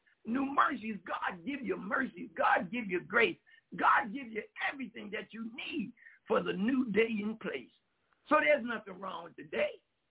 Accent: New York, United States; I grew up in New York as a young man.

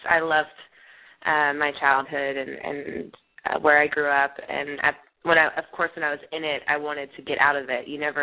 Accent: the South, United States; accent: Southern; I think my Southern accent is going to come out more just with talking to you.

